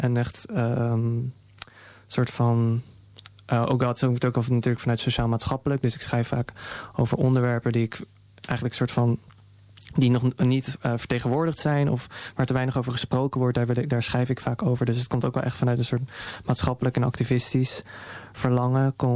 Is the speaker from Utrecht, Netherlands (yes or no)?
yes; Zeist, Utrecht, Netherlands; ik ben opgegroeid in Zeist. Hoe is het om, en mijn vader vertelt ook de verhalen over hoe het was voor hem om als een Indisch Molukse gezin als eerste in Zeist te wonen.